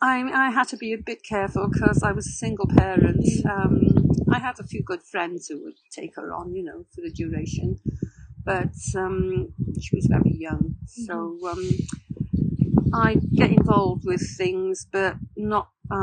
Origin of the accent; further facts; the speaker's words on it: Wales, United Kingdom; despite being Welsh, I don't have a good singing voice.